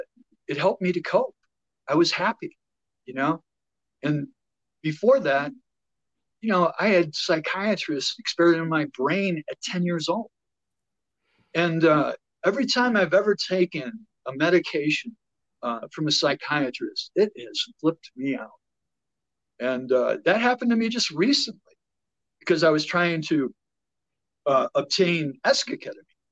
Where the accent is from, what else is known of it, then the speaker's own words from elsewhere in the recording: Toledo, Ohio, United States; moved away as an adult; now in Boulder, United States; I guess I grew up in Toledo, Ohio, Rust Belt town. I left there about 1978 to join the Air Force and went to the medical squadron.